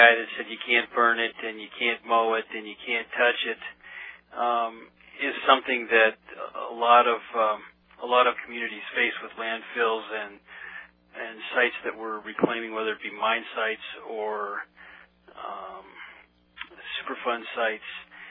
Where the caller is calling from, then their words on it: Boise, Idaho, United States; I'm calling from Boise, Idaho.